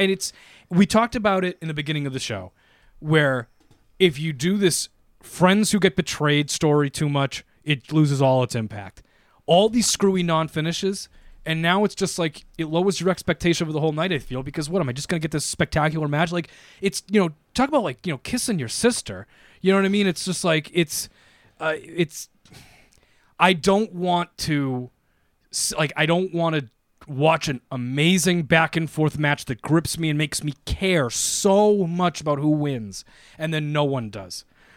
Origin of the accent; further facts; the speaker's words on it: United States; And that's just repugnant to me as an American sports fan.